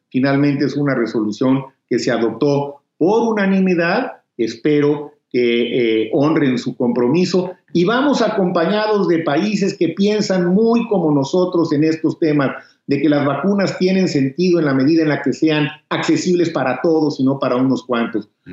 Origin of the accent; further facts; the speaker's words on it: Mexico; a quienes sufrieron daños en mi país, en México